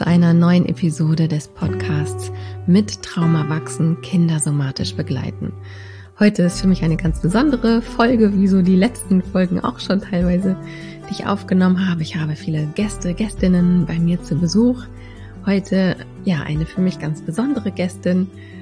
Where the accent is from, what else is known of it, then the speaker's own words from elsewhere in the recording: Berlin, Germany; Ich komme aus Berlin.